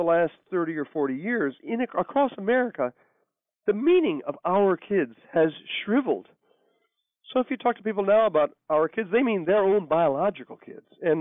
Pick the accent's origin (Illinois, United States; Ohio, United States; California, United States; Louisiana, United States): Ohio, United States; Port Clinton; when I was growing up in Port Clinton in the 1950s